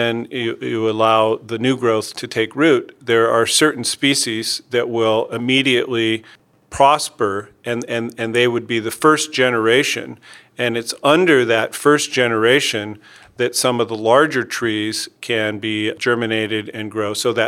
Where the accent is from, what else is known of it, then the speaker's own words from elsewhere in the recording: United States; Well, if we just step back and look at Australia, being American, you know, I appreciate the fact that, you know, the United States, at least relative to Europe, is a young nation.